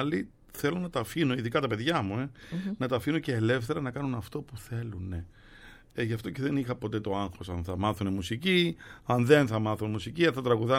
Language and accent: Greek; Larnaca, Larnaca District, Cyprus; Στη Λάρνακα την εποχή εκείνη που μεγάλωνα, ειδικά και πριν από τον πόλεμο, πολύ δύσκολα τα πράγματα.